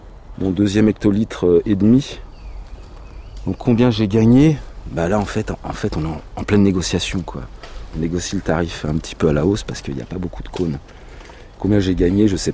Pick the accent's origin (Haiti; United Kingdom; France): France; Bourgogne-Franche-Comté; Moi je viens du Morvan, c'est en Bourgogne.